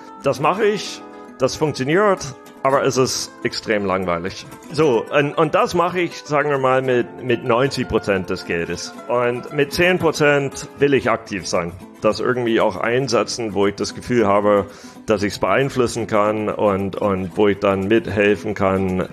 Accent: United States; also born or lived in Germany; Also meine Mutter kommt aus Deutschland, mein Vater aus Amerika. Ich bin hauptsächlich in Amerika aufgewachsen, bin dann immer wieder hin und her gegangen zwischen Deutschland und Amerika

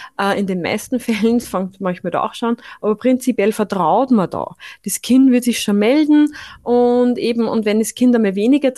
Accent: Upper Austria, Austria; ich bin aus Oberösterreich, weil du bist ja aus der Steiermark, also ich bin aus Oberösterreich

